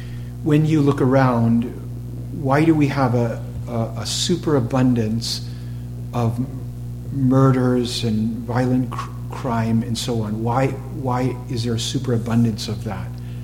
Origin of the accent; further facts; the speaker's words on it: New England, United States; Even though I'm from New England